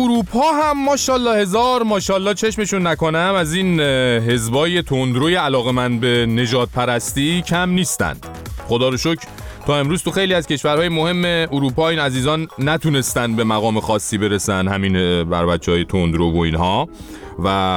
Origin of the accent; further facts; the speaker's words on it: Iran; ما چون ایرانی هستیم